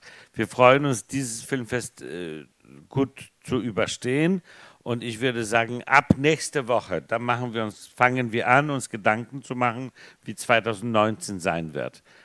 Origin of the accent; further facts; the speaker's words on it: Copenhagen, Capital Region of Denmark, Denmark; also ich bin ja in Dänemark groß geworden, in Kopenhagen, und da fahren alle Fahrrad.